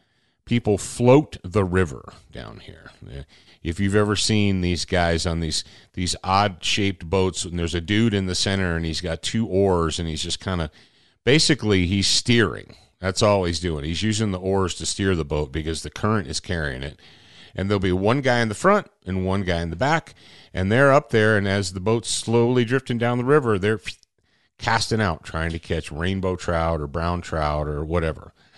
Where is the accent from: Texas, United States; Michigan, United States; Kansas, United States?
Michigan, United States; They had a little cabin up on Saginaw Bay in Michigan, because I grew up in Michigan, so that kind of makes sense, huh?